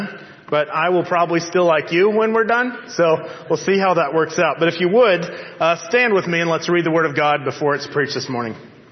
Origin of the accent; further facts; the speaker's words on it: Georgia, United States; In the South, I was raised in South Georgia, and people think that somehow we have the corner of the market on hospitality and food